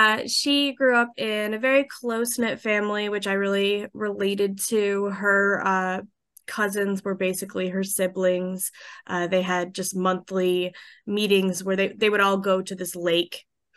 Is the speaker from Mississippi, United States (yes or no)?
no; Michigan, United States; as you know, we're from Michigan, so we get a lot of books that are representative of people from Michigan, or people from the Midwest.